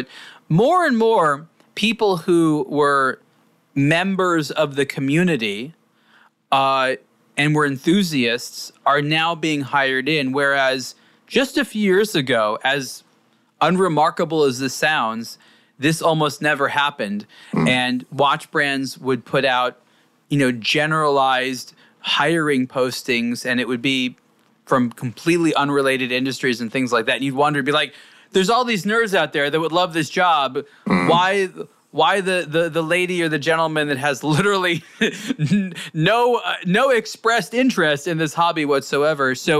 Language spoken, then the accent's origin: English; United States; It's because I'm American. That's, I mean, I hate to say it. It really boils down to that I'm not a native French speaker